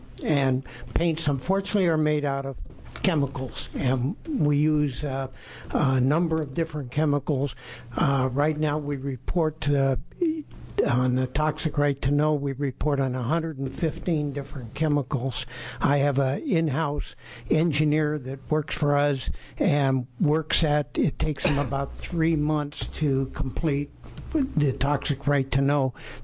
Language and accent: English; Eugene, Oregon, United States; I come from Eugene.